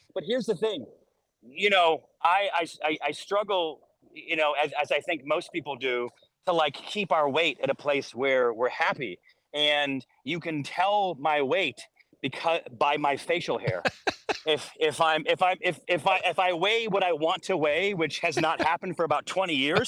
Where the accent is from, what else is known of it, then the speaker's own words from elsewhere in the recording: Syracuse, New York, United States; I grew up in Syracuse, which is very, very, very similar weather, probably the same weather in fact